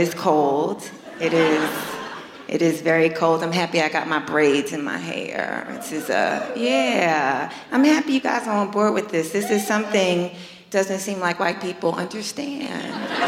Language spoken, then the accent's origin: English; New York, United States; You know, I'm from New York.